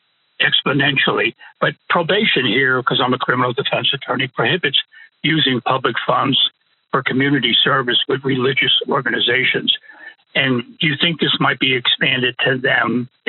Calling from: Georgia, United States; Yeah, hi. I'm calling from Georgia.

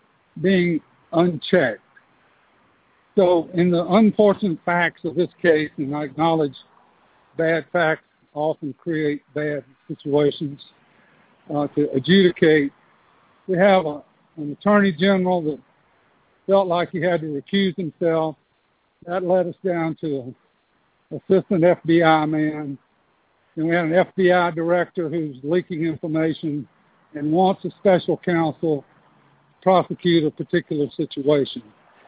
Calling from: Atlanta, Georgia, United States; I'm calling from Atlanta.

